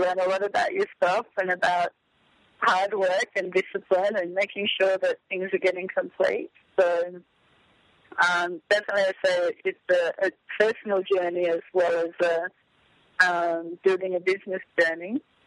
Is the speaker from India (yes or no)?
no; Hobart, Tasmania, Australia; I grew up in Hobart, and my grandparents were Burnie-based, so I spent a lot of time in both ports. And when I completed university, I moved to Perth, Western Australia. So I spent 2 years in Perth